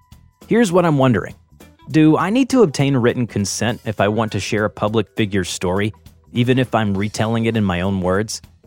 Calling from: Fort Lauderdale, Florida, United States; I'm calling from Fort Lauderdale.

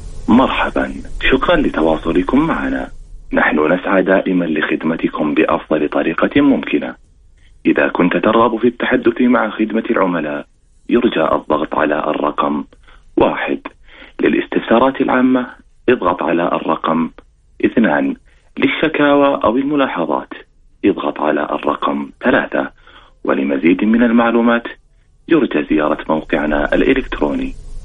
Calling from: Riyadh, Riyadh Province, Saudi Arabia; من الرياض.

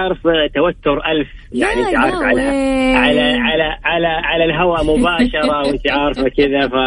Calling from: Jeddah, Makkah Province, Saudi Arabia; والله من مدينه جده

